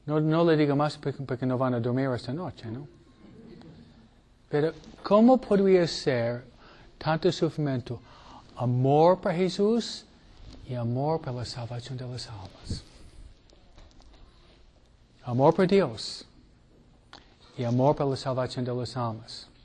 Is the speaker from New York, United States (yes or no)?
yes; New York, United States; franceses que vinieron aquí en Nueva York, de donde vengo yo, ¿no?